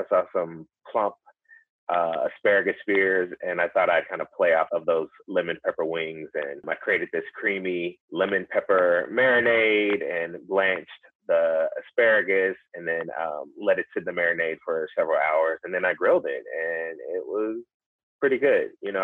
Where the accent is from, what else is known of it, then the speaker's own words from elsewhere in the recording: the South, United States; I grew up in the South and, you know, wings are ubiquitous and lemon pepper wings are pretty popular.